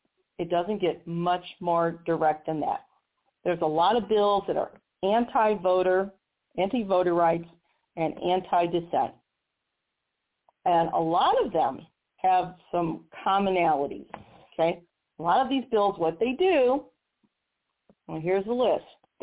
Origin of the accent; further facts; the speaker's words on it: Missouri, United States; And in my home state of Missouri, I didn't have to, except by claiming that I had a medical condition